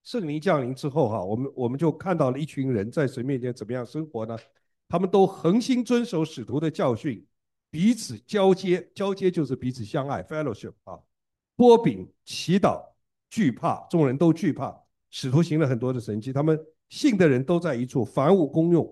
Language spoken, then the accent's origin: Chinese; China; now in United States; 我们其实都来自中国的五湖四海。啊，我们在中国都不在一个地方的